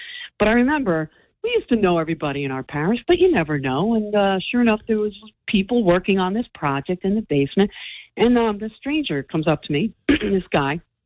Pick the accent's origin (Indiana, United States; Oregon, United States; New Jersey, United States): New Jersey, United States; Fair Lawn; and this is when I grew up in Fairlawn. So I'm on Route 4.